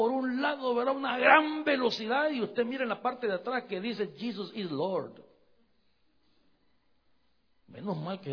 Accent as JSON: {"language": "Spanish", "country": "El Salvador", "said": "hace muchísimos años era parte de la inteligencia de la guerrilla allá en mi país, en El Salvador."}